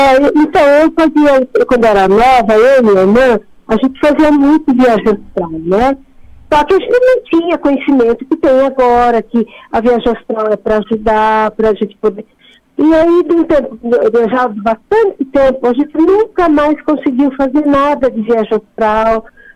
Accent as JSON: {"language": "Portuguese", "town": "Jundiaí", "region": "São Paulo", "country": "Brazil", "said": "Eu sou de Jundiaí."}